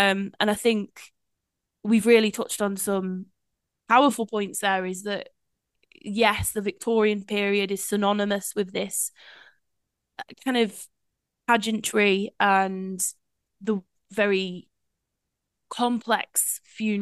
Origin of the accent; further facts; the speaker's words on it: Telford, West Midlands, United Kingdom; I am from Telford, which is important. It's great, Telford